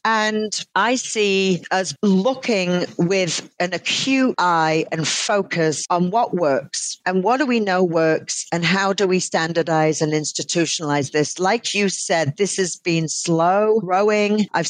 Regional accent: United Kingdom; moved away as an adult; It's not just because I'm British.

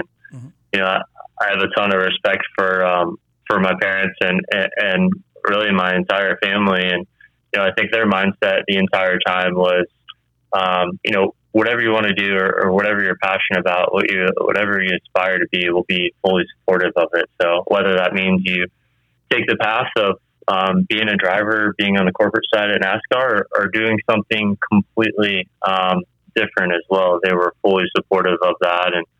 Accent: Daytona Beach, Florida, United States; I grew up in Daytona Beach, Florida. I was born and raised there.

